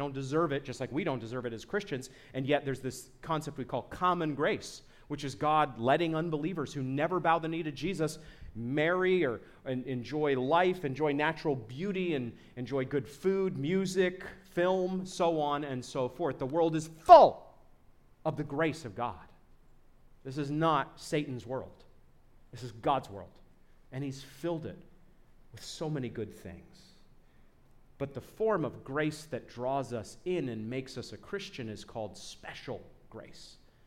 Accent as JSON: {"language": "English", "region": "Maine", "country": "United States", "said": "I'm from Maine."}